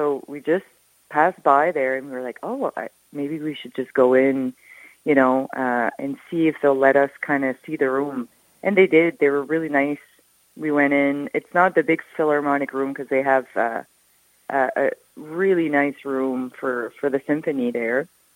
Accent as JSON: {"language": "English", "country": "Ireland", "said": "We're all from Ireland, so we always had the horizon growing up, you know, and I think coming from Ireland, you're always wondering what's on the other side because you're on an island."}